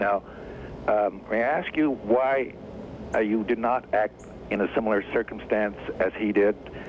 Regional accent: United States; Mr. President, I'm an American citizen

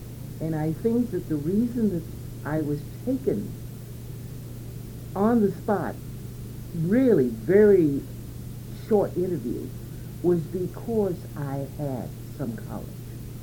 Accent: Jackson, Mississippi, United States; Well, I was born in Jackson, Mississippi. My father was a letter carrier for the city of Jackson, and his route was the governor's route.

